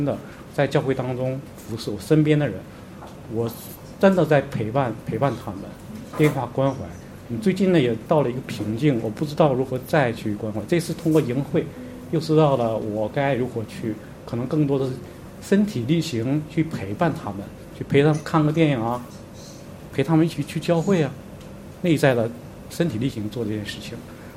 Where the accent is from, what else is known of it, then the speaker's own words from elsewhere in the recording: Jiangsu, China; 我是来自江苏的